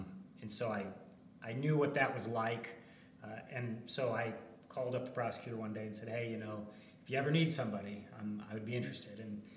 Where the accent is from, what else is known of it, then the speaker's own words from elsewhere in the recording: Plymouth, Indiana, United States; My wife did, but I did not. I grew up in Plymouth, Indiana, which is an even smaller town than Marion.